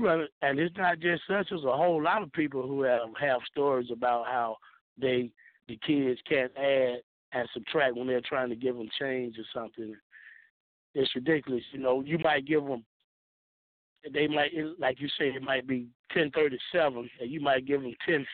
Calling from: Jonesboro, United States; Calling from Jonesboro.

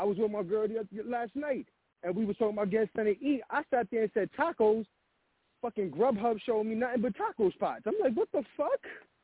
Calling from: Bronx, New York, United States; Man, listen, I'm coming from the Windy of the Bronx.

